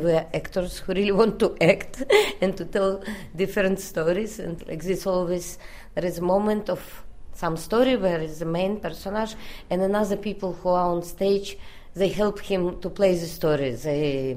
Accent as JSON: {"language": "English", "country": "Russia", "second_language": "English"}